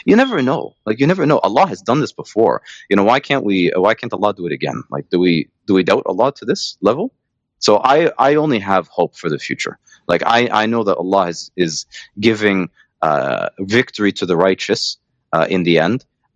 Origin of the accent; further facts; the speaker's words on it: Canada; I'm not American. I'm Canadian, actually. I'm seventh generation Canadian. I've been, you know, my family's been here for seven generations now. And we're originally from Scotland.